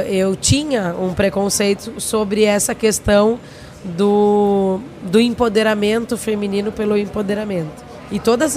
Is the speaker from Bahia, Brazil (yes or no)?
no; Rio Grande do Sul, Brazil; lá do Vale do Taquari, que é a minha terra de origem. E ainda é, porque eu ainda tenho residência lá